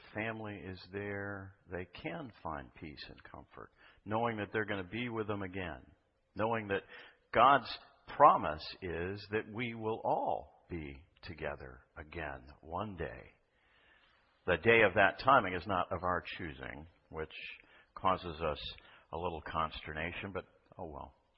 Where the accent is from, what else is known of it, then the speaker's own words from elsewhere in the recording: South Dakota, United States; Now, I'm not a true Southern. I'm from South Dakota, but I do try to borrow the vernacular and say y'all and all y'all.